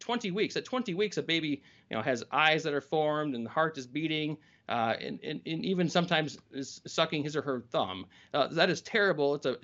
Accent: Minnesota, United States; It was tough to leave there, but I felt called to come and to run for attorney general in my home state. But we can do that same kind of work here in Minnesota

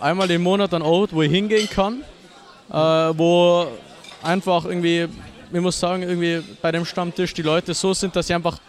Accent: Innsbruck, Tyrol, Austria; Aus Tirol, ich bin in Innsbruck geboren. Habe aber durch das, dass ich halt Leute aus Deutschland kenne und so Zeug, an ziemlich deutsch, also wie sagt man da an, also meine Sprache ist ziemlich ans Deutsche schon angepasst.

